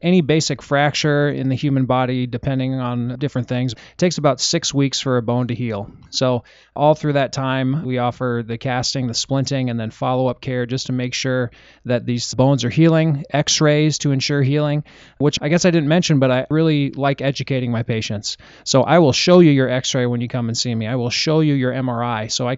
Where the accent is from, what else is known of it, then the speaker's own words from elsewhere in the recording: Des Moines, Iowa, United States; also born or lived in Minnesota / Michigan; So I'm from Des Moines, Iowa originally. Grew up just right by Roosevelt High School. Went to Des Moines Christian High School